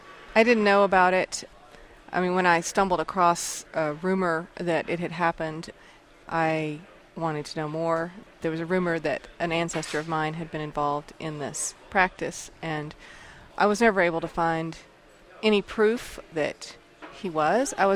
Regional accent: Birmingham, Alabama, United States; born there; I was born in Birmingham in 1963.

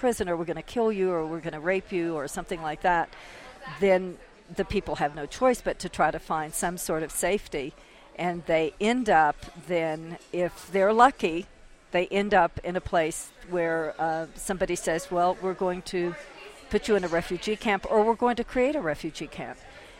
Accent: Washington, District of Columbia, United States; now in Santa Fe, United States; I come from Washington, D.C. before I moved to Santa Fe. That's where I lived

